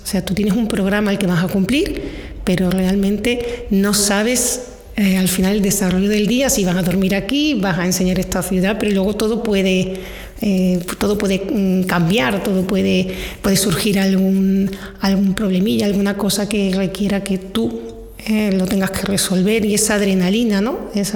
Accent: Ronda, Andalusia, Spain; También de trayectos cortos, Costa del Sol, Ronda, que yo soy de Ronda.

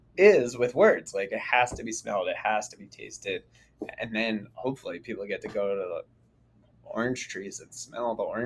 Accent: California, United States; I grew up in Southern California, growing, smelling orange blossoms

